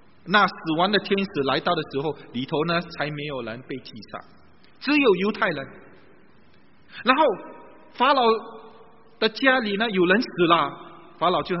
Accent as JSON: {"language": "Chinese", "country": "Singapore"}